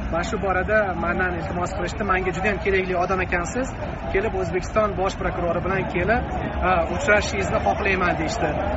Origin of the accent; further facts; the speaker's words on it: Kokand, Fergana Region, Uzbekistan; Men o'zi aslida Qo'qonlikman